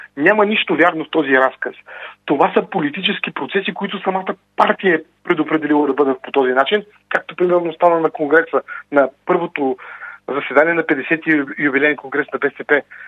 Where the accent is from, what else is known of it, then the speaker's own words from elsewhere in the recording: Plovdiv, Plovdiv Province, Bulgaria; И понеже аз съм от Пловдив, наясно съм в състоянието на пловдивската организация